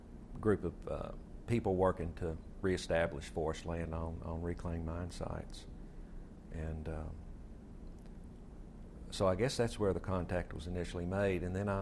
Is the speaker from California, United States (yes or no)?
no; Knoxville, Tennessee, United States; I grew up in Knoxville, which is, you know, about probably 10, 15 miles from Seymour